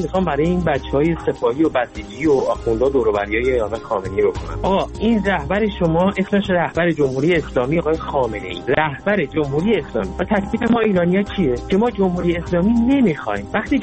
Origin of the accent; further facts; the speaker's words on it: Iran; ما ایرانی هستیم مثل شما